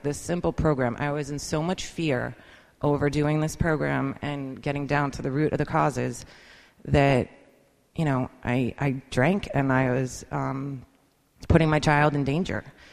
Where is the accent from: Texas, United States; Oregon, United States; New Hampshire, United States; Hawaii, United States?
New Hampshire, United States; I grew up in New Hampshire.